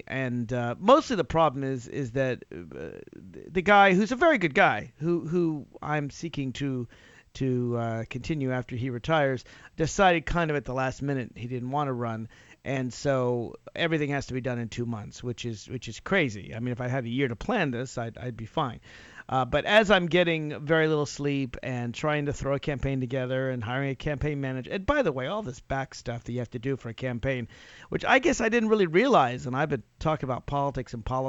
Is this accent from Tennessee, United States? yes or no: yes; Nashville, Tennessee, United States; But I grew up in Nashville, Tennessee, and I've always had sort of a love-hate relationship with the South.